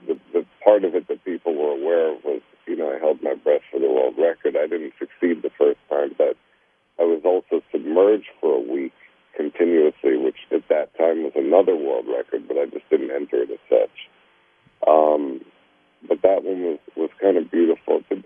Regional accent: Brooklyn, New York, United States; Like, I grew up in Brooklyn, New York, and had a single mother, and we didn't have many things

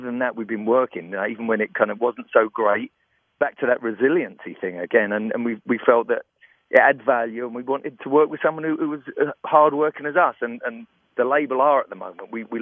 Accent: London, United Kingdom; I'm from London

